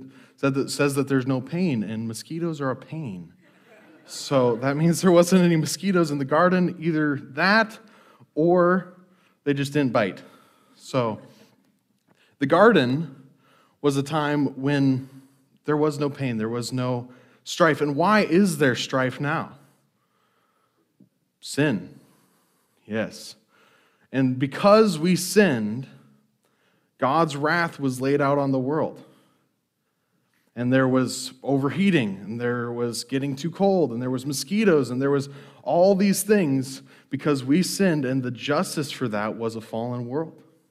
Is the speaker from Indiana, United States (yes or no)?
no; Montana, United States; I grew up in Montana, and there's like negative humidity there.